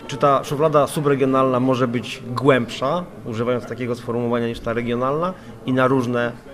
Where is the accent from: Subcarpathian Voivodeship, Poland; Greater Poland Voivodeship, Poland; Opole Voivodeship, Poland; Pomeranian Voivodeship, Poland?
Pomeranian Voivodeship, Poland; Słupsk; Ja jestem ze Słupska